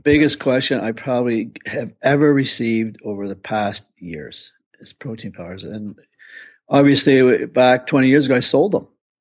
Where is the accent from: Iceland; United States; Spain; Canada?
Canada; even though I'm Canadian, I still grew up on Fahrenheit until we switched back in the late 70s, early 80s to metric.